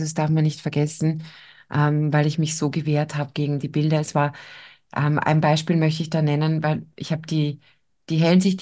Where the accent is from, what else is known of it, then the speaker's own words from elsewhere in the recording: Styria, Austria; accent: Styrian dialect; weil ich bin ja Steirerin, ich habe ein bisschen einen Dialekt